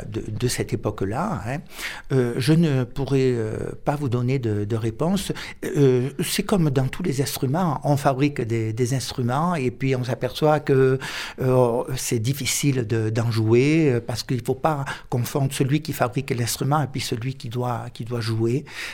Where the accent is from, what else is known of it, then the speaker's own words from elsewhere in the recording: Occitanie, France; accent: Cévenol; vous devez le voir à mon accent, c'est l'accent typiquement cévenol, et de par ma mère, et puis espagnol de par mon père, mais ça fait plus de 45 ans que j'habite le Diwa